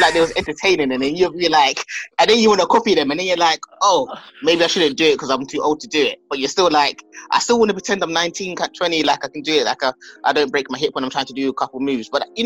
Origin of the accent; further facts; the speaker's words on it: London, United Kingdom; I'm from London.